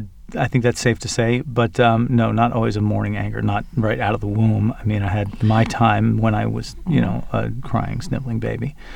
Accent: Milford, Pennsylvania, United States; Milford, Pennsylvania is home, which is, if you look at it on a map, everybody get out your maps, top northeast corner of Pennsylvania, New York, New Jersey, and Pennsylvania all meet in one little spot right there.

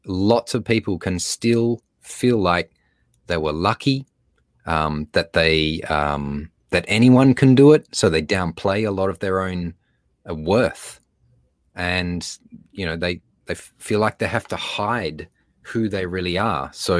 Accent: Australia; accent: Australian; I'll just name the elephant in the room, and that's my accent. And usually when I'm speaking in front of people, I say, right, in order to understand me for the next 30 minutes, we all have to practice our Australian accents.

